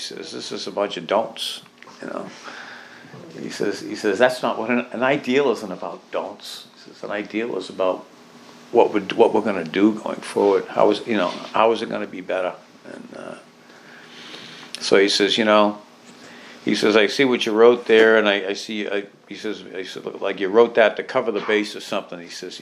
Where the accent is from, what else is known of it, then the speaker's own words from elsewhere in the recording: New Hampshire, United States; I'm from New Hampshire, and boy, you know, I'm able to tell those guys.